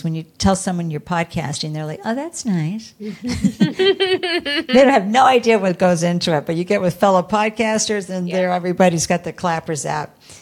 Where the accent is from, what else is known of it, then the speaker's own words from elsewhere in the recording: Massachusetts, United States; accent: Boston; I'm going to use my Boston accent for a second.